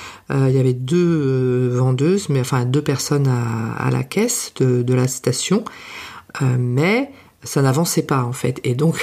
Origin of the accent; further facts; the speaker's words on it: France; j'en disais pas, non, je suis française, moi pas comprendre, ou parler moins vite